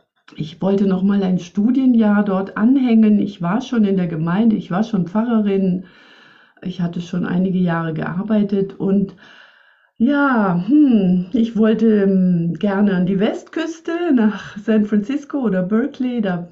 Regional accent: Swabia, Germany; ich komme ja aus dem Schwäbischen.

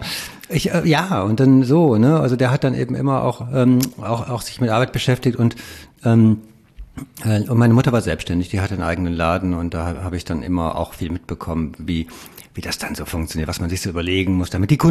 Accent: Rheine, North Rhine-Westphalia, Germany; Ich komme aus Münsterland, Rheine, eine kleine Stadt nahe der holländischen Grenze und ja, bei Münster eigentlich, also viel Fahrradfahren, weil Holland ja so nah war, und aber auch so ein bisschen Kleinstadt-Tristesse.

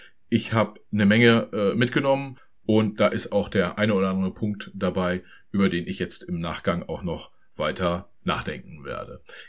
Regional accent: East Germany, Germany; als Ostdeutscher darf ich das sagen.

